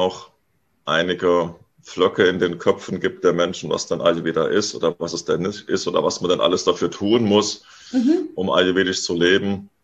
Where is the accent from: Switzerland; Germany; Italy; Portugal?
Germany; Hesse; bin jetzt nach 10 Jahren unterwegs sein wieder hier zurück an die Hessische Bergstraße, wo ich aufgewachsen bin.